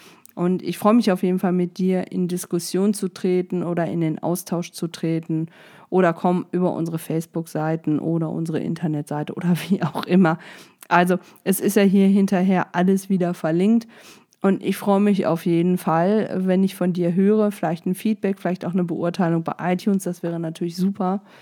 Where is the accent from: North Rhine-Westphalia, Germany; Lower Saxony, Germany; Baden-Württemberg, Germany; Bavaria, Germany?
North Rhine-Westphalia, Germany; Gelsenkirchen; Ich weiß noch, als ich Abitur gemacht habe, gab es bei uns in Gelsenkirchen Feberöl.